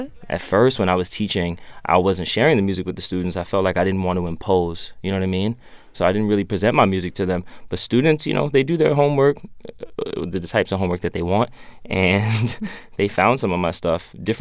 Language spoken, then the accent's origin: English; Bronx, New York, United States; the mental pollution that was in part growing up in the Bronx.